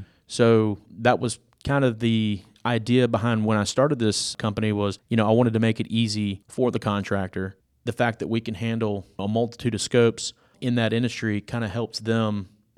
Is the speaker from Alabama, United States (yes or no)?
yes; Mobile, Alabama, United States; We ended up actually moving back to my hometown of Mobile, Alabama.